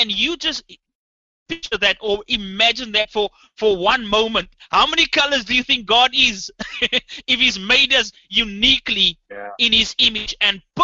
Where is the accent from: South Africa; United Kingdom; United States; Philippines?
South Africa; Cape Town, Western Cape; me growing up in South Africa, in Cape Town, you know, I've always...